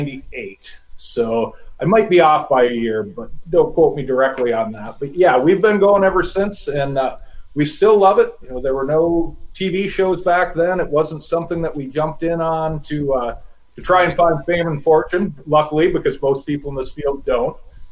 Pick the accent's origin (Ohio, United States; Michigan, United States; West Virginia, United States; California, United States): Michigan, United States; And growing up in Michigan's Upper Peninsula where we're at, you really need to have a pretty good imagination sometimes, especially back then, to really keep yourself going.